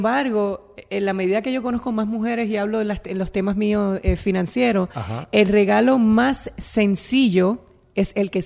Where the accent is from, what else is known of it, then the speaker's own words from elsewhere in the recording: Naranjito, Puerto Rico; El origen, yo vengo de Naranjito, de un pueblito que tú no vas a conocer nunca porque no vas a hacer nada nunca allí en Puerto Rico